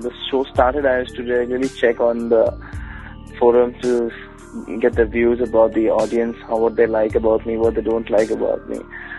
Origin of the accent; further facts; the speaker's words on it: Kolkata, West Bengal, India; Before this, I'm actually from Calcutta. So I was helping my dad with his business and doing part-time modeling.